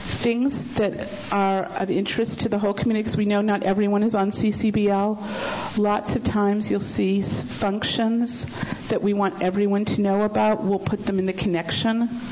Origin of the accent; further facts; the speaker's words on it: East Coast, United States; I'm from the East Coast. This is my speed.